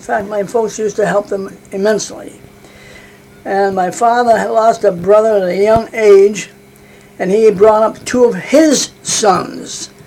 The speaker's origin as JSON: {"language": "English", "town": "Auburn", "country": "United States", "tie": "born or raised there", "said": "I grew up in Auburn and lived in Auburn until I met my present wife 23 years ago."}